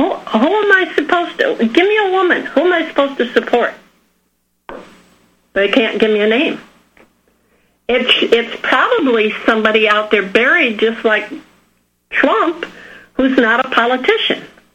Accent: Florida, United States; because I'm from Florida, you know, Jeb Bush was my governor.

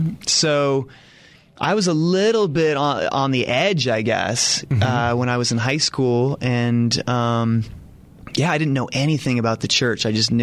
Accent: Orem, Utah, United States; I grew up in Orem, Utah.

